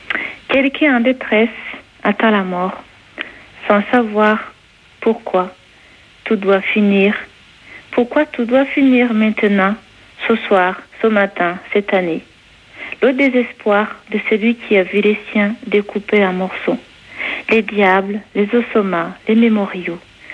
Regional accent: Rwanda; now in France; dans la Drôme des Collines. Je viens en fait du Rwanda.

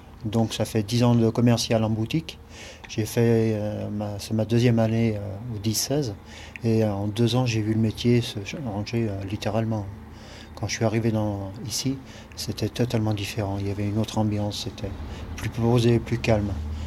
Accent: Thonon, Auvergne-Rhône-Alpes, France; Donc moi, je viens de Thonon, donc je fais la route le matin.

